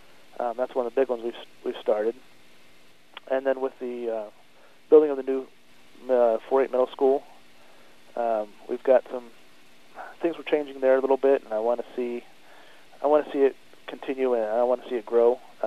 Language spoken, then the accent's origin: English; Great Bend, Kansas, United States; now in Fort Madison, United States; Well, I grew up in Great Bend, Kansas. It's a rural community about the same size as Fort Madison here.